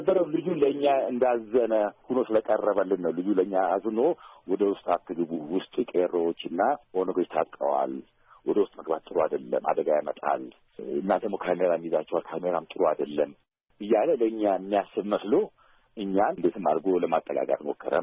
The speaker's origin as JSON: {"language": "Amharic", "region": "Addis Ababa", "country": "Ethiopia", "tie": "born or raised there", "said": "እኔ የፈረንሳይ ሊጋስን ልጅም ስለሆንኩኝ ሰፈራችን ጫካ ነው።"}